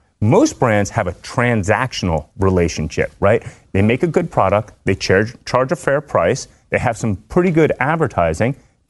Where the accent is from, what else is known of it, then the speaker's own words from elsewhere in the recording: Northeast, United States; I'm from the Northeast.